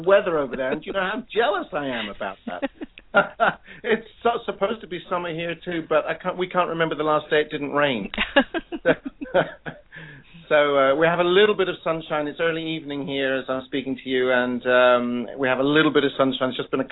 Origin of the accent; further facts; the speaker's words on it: United Kingdom; the weather, of course. We're British, after all.